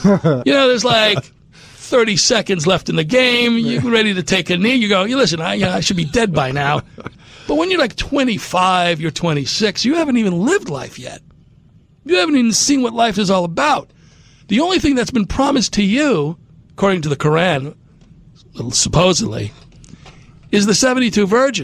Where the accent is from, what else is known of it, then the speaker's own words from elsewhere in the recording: Hope, Arkansas, United States; I'm going to tell you a quick story here about growing up in Hope, Arkansas. My mom and I were the only two Jews in Hope, Arkansas.